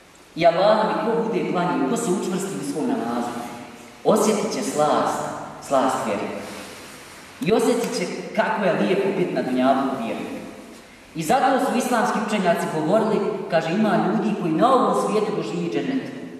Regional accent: Bosnia & Herzegovina; Kod nas u Bosni je to problem broj jedan.

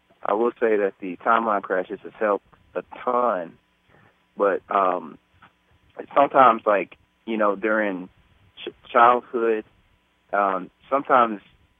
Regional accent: the South, United States; I grew up in the South, and in most of the Southern Black communities

